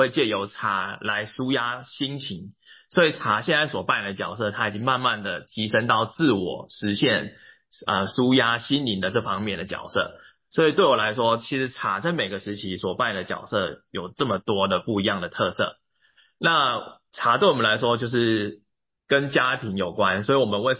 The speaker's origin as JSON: {"language": "Chinese", "region": "Nantou County", "country": "Taiwan", "tie": "born or raised there", "said": "没错没错。"}